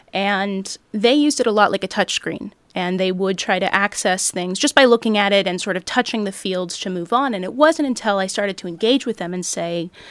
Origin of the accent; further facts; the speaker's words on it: Corvallis, Oregon, United States; In Corvallis, Oregon, which is my hometown.